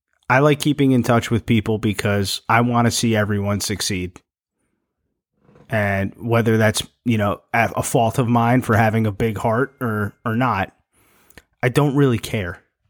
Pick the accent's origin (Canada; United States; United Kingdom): United States; Hillsboro; He's a friend of mine from my hometown of Hillsboro.